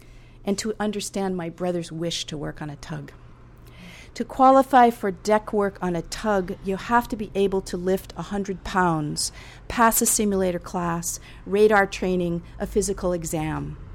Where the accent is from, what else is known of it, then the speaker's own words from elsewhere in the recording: Pacific Northwest, United States; growing up in the Pacific Northwest, which is sort of, it's Gloucester-like, but it's specific to there.